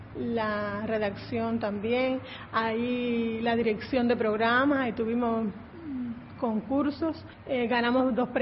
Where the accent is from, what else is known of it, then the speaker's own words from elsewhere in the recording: Holguín, Cuba; also born or lived in Bayamo / Pinar del Río; Nací en Bayamo, pero mis padres se iban cuando era muy pequeña y de ahí pues hice estudios, por ejemplo, secundaria y pre en la Guanal de Holguín, la universidad en Pinal del Río.